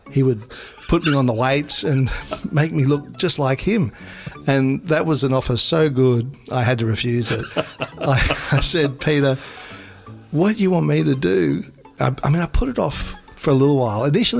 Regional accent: Queensland, Australia; Well, as a Queenslander, I've got a bit of a slow drawl

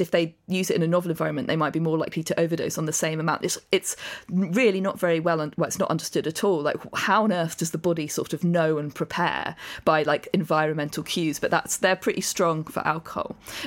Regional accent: Amersham, South East England, United Kingdom; which is like halfway between where I grew up in Amersham.

